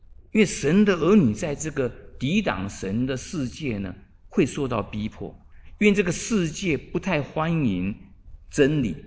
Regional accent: China; 这个对我们中国人来讲呢是非常的困难哦。我们中国人被儒家道家那些思想呢根深蒂固的所谓的洗脑到一个地步呢，我们以龙的传人为自豪

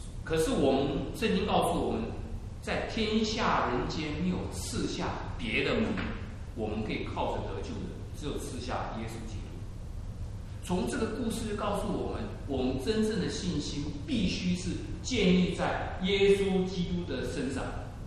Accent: Taiwan; born there; 我是属于外省人，虽然我也是生在台湾，可是我父母是外省人，所以我就是外省人。

